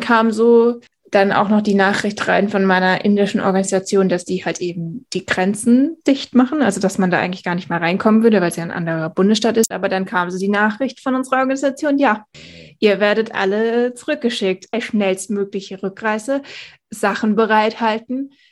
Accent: India; moved away; Obwohl es so mein Heimatland war

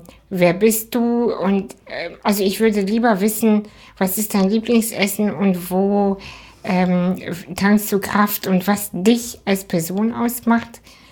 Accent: Hamburg, Germany; Aber ich bin ja in Hamburg auch aufgewachsen und fühle mich am Wasser wohl.

